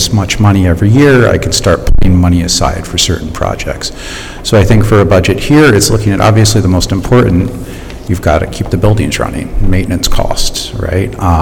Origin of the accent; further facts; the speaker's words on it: Trenton, New Jersey, United States; I'm born and raised in Trenton.